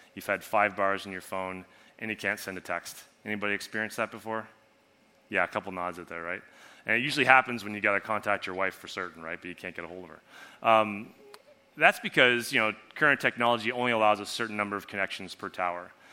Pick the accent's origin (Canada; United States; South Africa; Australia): Canada; and I'm actually from Canada.